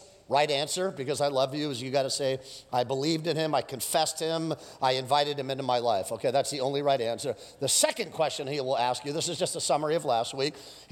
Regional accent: United States; Do you know we have been programmed growing up in the United States that everything revolves around who?

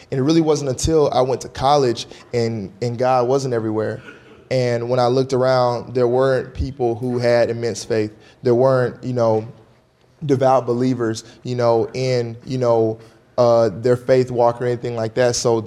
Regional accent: Alabama, United States; Growing up in Alabama, my roots were from Mississippi, so we grew up in the old church, too.

